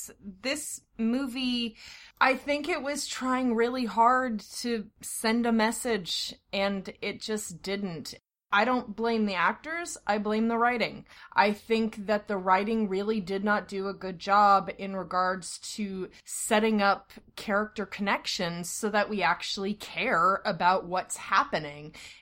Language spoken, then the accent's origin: English; Texas, United States; because I am a Texan in the acting industry and I want our films to do well